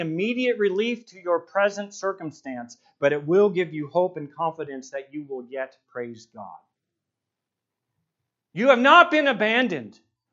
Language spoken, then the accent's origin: English; San Diego, California, United States; I remember, many of you know, I grew up in San Diego and I body surfed